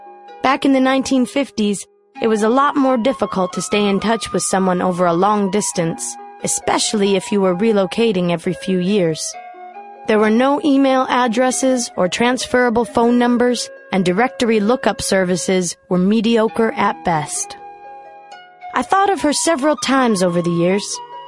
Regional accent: Boston, Massachusetts, United States; I grew up in Jamaica Plain, an urban community located on the outskirts of Boston, Massachusetts. In the 1940s, it was a wholesome, quaint little community. It was my home, and I loved it there.

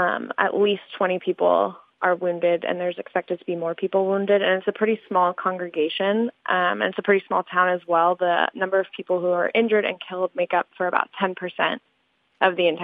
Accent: Dallas, Texas, United States; I'm actually from Dallas.

